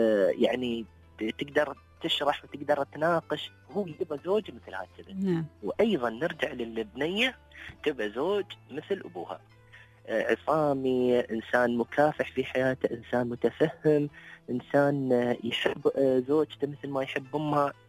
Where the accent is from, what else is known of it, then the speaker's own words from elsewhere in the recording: Dubai, United Arab Emirates; يعني مثلا أنا من دبي، خلني أخذ من بنات أهل دبي، ما يحتاج أسير الشاردة أو الإمارات الثانية